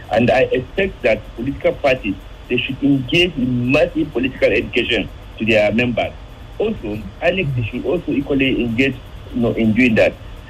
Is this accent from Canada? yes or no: no; Nigeria; Nobody is 100%, you know, unless we are ready to also take responsibility as a Nigerian.